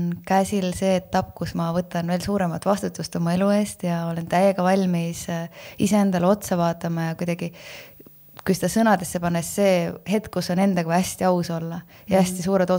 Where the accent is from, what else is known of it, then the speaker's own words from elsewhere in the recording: Valga, Valga County, Estonia; ma olen sündinud Valgas, Läti ja Eesti piiri peal.